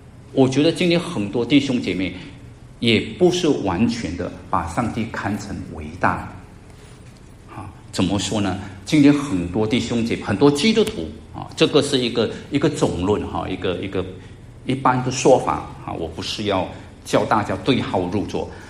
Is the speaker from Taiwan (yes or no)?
no; China; 而我们中国人最喜欢叫的是什么？